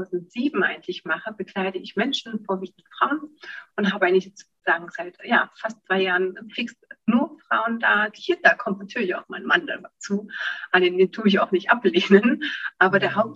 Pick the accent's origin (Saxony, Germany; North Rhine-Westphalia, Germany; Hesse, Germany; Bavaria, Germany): Saxony, Germany; moved away as an adult; now in Austria; lebe im wunderschönen Oberösterreich seit 2007. Aber wie du vielleicht hörst, bin ich gebürtige Deutsche, komme ursprünglich, mein Herz ist in Sachsen im Erzgebirge geboren. Also sechs Schräden kann ich auch. genau, und mich hat damals die Arbeit hierher verschlagen.